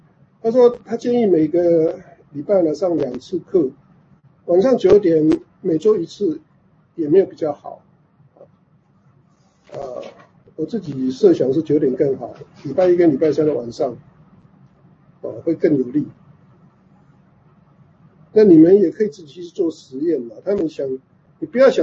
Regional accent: Taiwan; 所以我们台湾人在选举的时候就用菜图啊

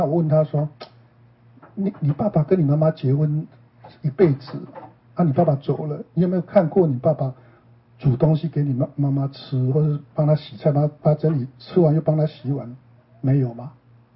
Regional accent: China; 那是我们中国人对他的欢迎

